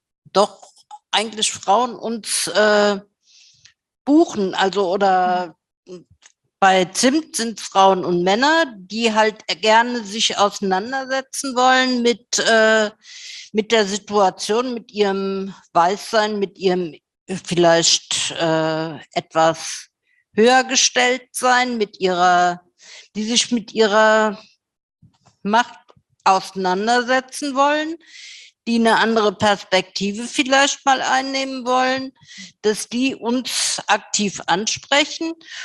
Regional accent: Berlin, Germany; ich komme aus Berlin

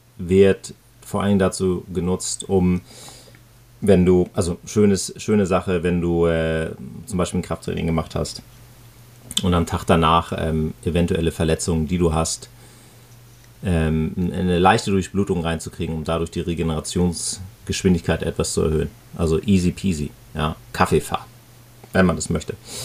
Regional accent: Northern Germany, Germany; im Norden, da wo ich herkomme, da ist halt immer viel Wind und da ist es auch biestig kalt im Winter.

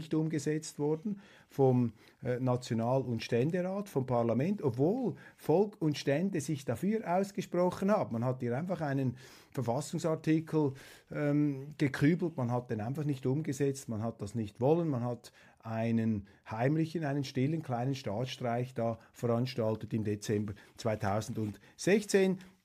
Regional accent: Switzerland; sind wir Schweizer nicht in der Lage dazu, hier selber aufzuräumen?

